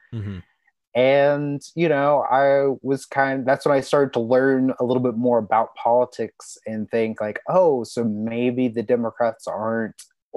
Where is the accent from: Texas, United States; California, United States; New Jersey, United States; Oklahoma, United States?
Oklahoma, United States; Shawnee; I was born in Shawnee, raised in Shawnee, always been here.